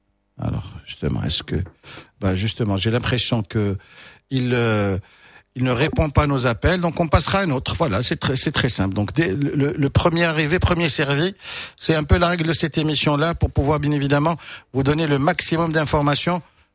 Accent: Morocco; Moi, je dirais de mon côté en tant que Marocain

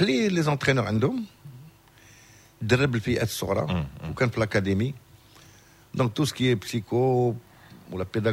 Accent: Morocco; وكاين شي وحدين عندنا في المغرب مغاربه نتاعنا

